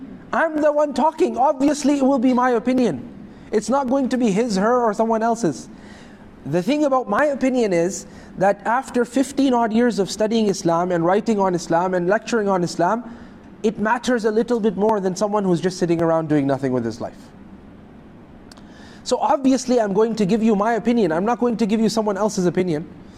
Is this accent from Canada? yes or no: yes; Canada; because I'm from Canada, nobody's going to get bothered there.